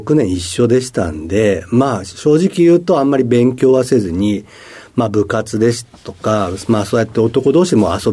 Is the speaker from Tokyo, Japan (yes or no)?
yes; Kameido, Tokyo, Japan; 東京のですね、亀戸下町になります。